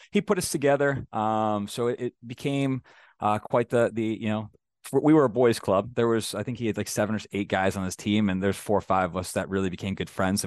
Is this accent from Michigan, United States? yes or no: yes; Michigan, United States; I went to Michigan, I'm from Michigan.